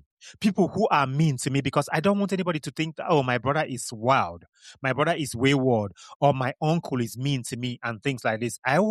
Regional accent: Kano, Nigeria; I mentioned this last week's episode where I said where I grew up in Kano

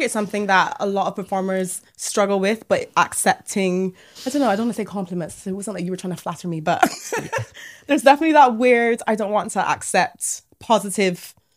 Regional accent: Barbados; So I am originally from Barbados.

